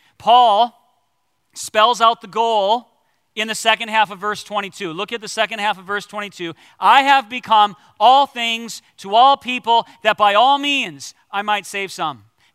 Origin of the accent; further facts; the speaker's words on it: Sioux Falls, South Dakota, United States; the power team came to my hometown, Sioux Falls